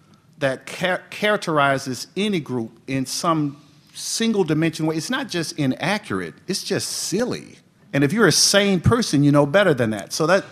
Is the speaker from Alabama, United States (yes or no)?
yes; Mobile, Alabama, United States; also born or lived in Harlem; I grew up in Mobile, Alabama. I was born in Harlem, but I grew up in Mobile, all-black neighborhood.